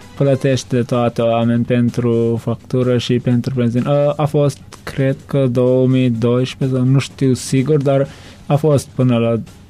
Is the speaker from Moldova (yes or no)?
no; Turkmenistan; Romanian is a second language